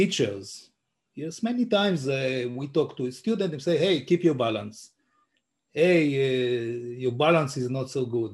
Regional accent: Tel Aviv, Tel Aviv District, Israel; English is a second language; I'm from Tel Aviv, now in Tel Aviv.

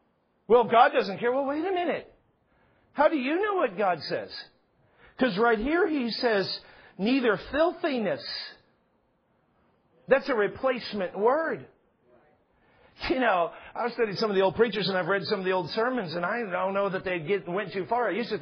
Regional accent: United States; I love sarcasm because I'm an American.

